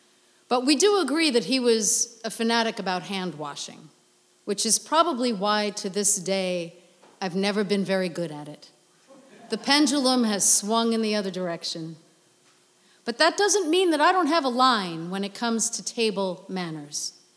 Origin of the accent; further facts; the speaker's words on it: New York, United States; You're from New York? I'm from New York too.